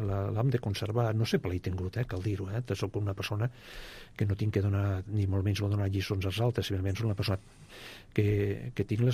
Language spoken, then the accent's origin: Catalan; Barcelona, Catalonia, Spain; I a més, explico que sóc de Barcelona